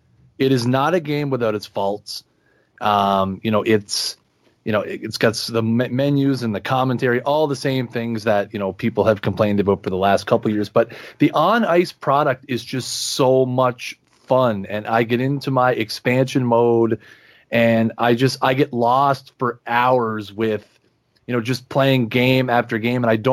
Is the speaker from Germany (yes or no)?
no; Canada; I mean, I'm Canadian